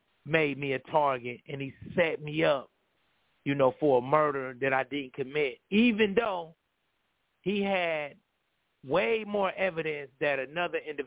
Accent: Flint, Michigan, United States; also born or lived in Detroit; now in Indiana, United States; I'm from Flint, Michigan. I'm from the D. I lived in the D, too. And the way we came up, you know, hustling.

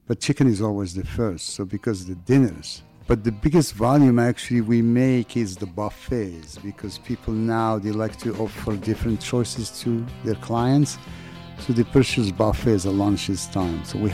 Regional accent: Morocco; accent: French; if you have the little French accent, even though I'm from Morocco.

